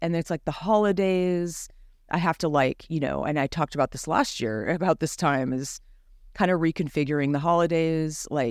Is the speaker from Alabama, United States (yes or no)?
no; Los Gatos, California, United States; Me of my hometown. See, I think I crave like the more, you know, they're not distinct seasons like the East Coast, but Los Gatos is not that far from where you are south.